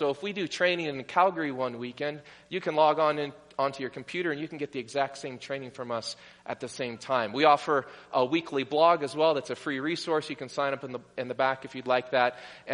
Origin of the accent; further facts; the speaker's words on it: Washington, United States; I grew up in the Puget Sound area.